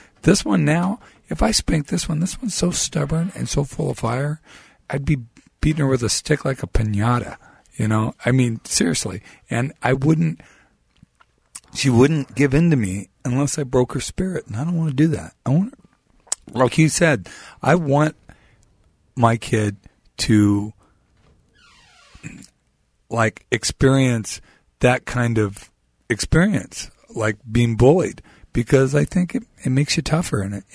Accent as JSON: {"language": "English", "town": "Santa Monica", "region": "California", "country": "United States", "tie": "born there", "said": "I was born in Santa Monica, California, to a very twisted couple. I was the youngest of five children."}